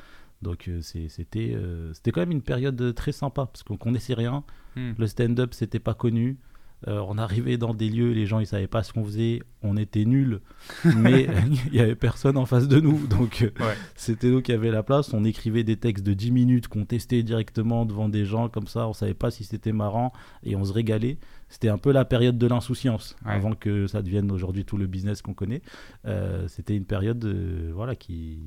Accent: Tunisia; born there; Moi, je suis né en Tunisie.

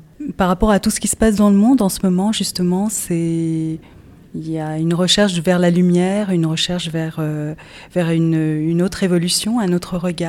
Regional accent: Paris, Île-de-France, France; donc je suis de Paris.

